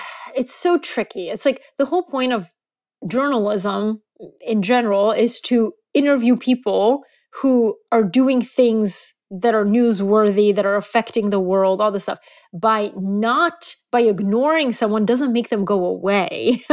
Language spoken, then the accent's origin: English; Bulgaria; I'm from Bulgaria.